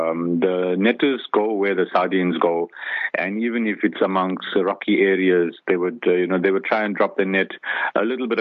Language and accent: English; Durban, KwaZulu-Natal, South Africa; born or raised there